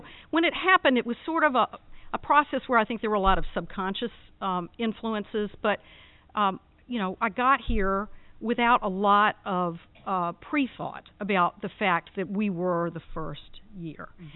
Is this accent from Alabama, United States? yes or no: yes; Alabama, United States; I'm a Southerner. I grew up in Alabama. I went to a small girls' private school.